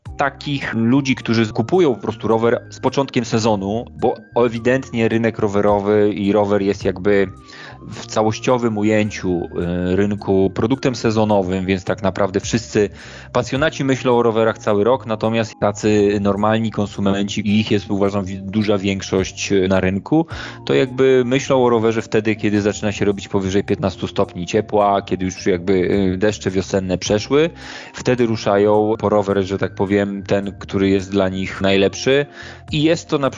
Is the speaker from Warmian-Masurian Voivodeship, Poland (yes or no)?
yes; Warmian-Masurian Voivodeship, Poland; Ja pochodzę z Mazur